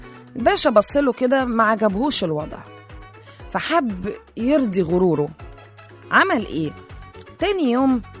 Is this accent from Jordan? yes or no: no; Egypt; في مثل كده عندنا في مصر زمان كان يقولك ايه